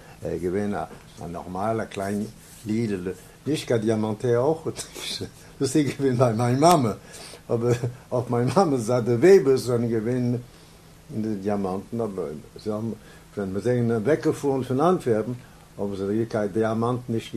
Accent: Canada; German is a second language; Ich war ein Engländer, ein Kanada-Engländer.

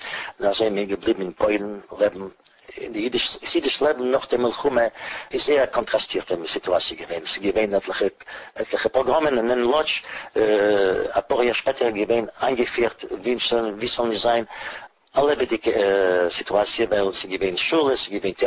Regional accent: Russia; born there; German is a second language; Ich bin geboren in Russland.

